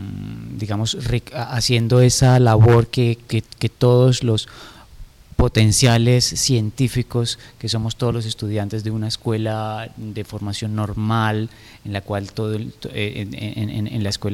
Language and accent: Spanish; Colombia; yo soy un colombiano que está investigando el terreno europeo